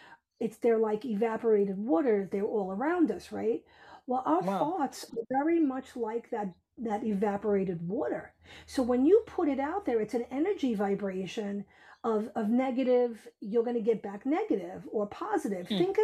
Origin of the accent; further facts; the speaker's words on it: Bronx, New York, United States; now in Westchester, United States; You know, I grew up in the Bronx.